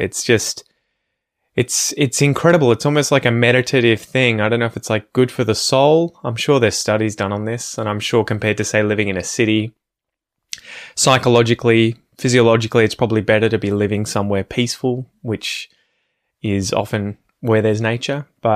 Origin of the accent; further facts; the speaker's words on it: Ocean Grove, Victoria, Australia; somewhere like where I grew up in Ocean Grove or like Geelong or Melbourne.